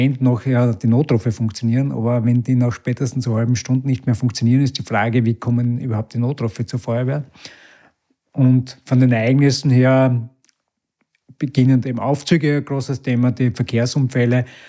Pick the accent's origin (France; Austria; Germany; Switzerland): Austria; Styria; in meiner Heimatgemeinde in der Südoststeiermark